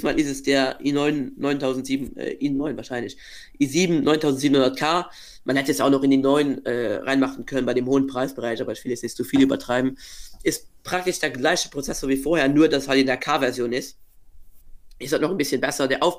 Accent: Luxembourg; also ich komme aus Luxemburg, der luxemburgische

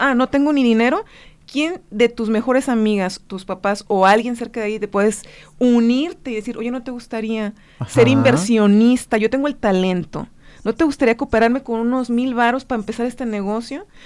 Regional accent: Ciudad Guzmán, Jalisco, Mexico; ella vivía en Ciudad Guzmán, porque somos de Ciudad Guzmán, Jalisco.

